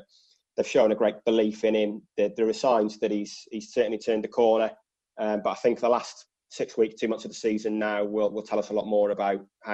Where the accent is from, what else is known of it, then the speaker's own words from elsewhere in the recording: Shrewsbury, West Midlands, United Kingdom; now in Manchester, United Kingdom; Although I live here now, I'm not from Manchester originally. I'm from a small town called Shrewsbury, so I support them.